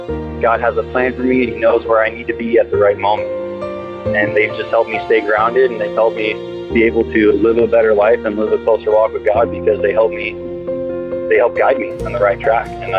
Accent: Tucson, Arizona, United States; I'm from Tucson

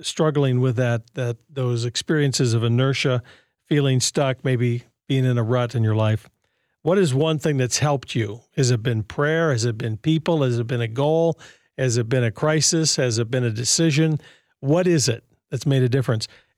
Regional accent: Michigan, United States; You know, I grew up in Michigan, and you all know Michigan cold, right?

